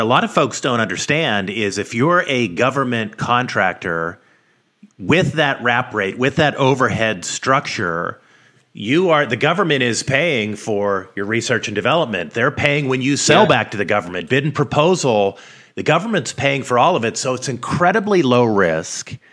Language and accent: English; Pennsylvania, United States; I grew up in Pennsylvania